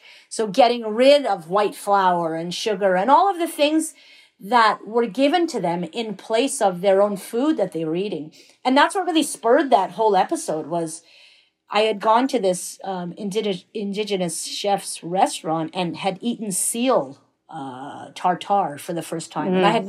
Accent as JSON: {"language": "English", "country": "Iran", "moved": "yes", "lives_now": "Canada", "said": "when we came to Canada from Iran in 79, there were so many things we couldn't find here in terms of ingredients."}